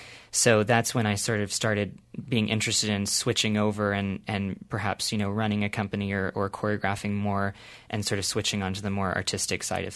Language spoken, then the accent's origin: English; Asheville, North Carolina, United States; I would actually say I was from Charlotte because not a lot of people even knew where Asheville was.